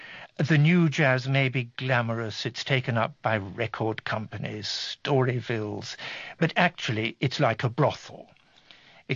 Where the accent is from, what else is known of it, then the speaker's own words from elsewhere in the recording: Scotland, United Kingdom; I was brought up in Scotland, where what we have is bagpipes and Gaelic music.